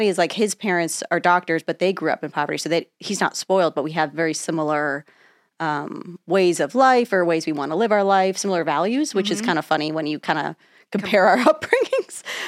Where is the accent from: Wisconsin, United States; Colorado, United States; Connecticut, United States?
Connecticut, United States; Colchester; now in Dallas, United States; grew up Colchester, Connecticut, so random, but from Greek immigrant family